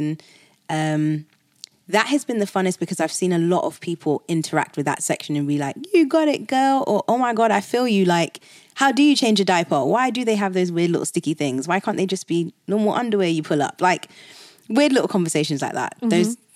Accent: United Kingdom; accent: British; now in United States; because I'm British, so it's a different accent.

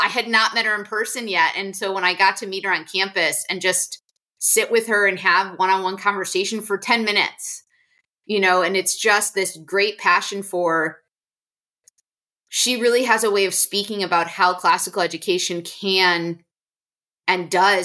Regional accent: Rochester, United States; I went K through sixth grade or pre-K through sixth grade at the Catholic school in my hometown of Rochester. I was actually in a tiny little suburb.

